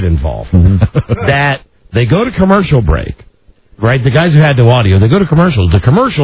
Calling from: Washington, District of Columbia, United States; And I'm calling you from Washington, D.C., and I'm trying to enjoy NFL Europe.

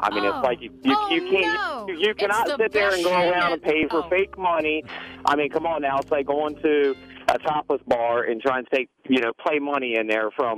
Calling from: Fredericksburg, Virginia, United States; Fredericksburg, Virginia.

